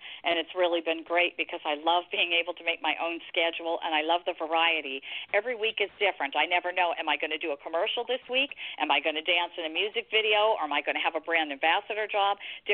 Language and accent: English; Campbell, California, United States; also born or lived in Santa Monica; Yes, I was born in Los Angeles, California, Santa Monica to be exact, and then my family moved up here to the Campbell area, Campbell, California, and I lived here till high school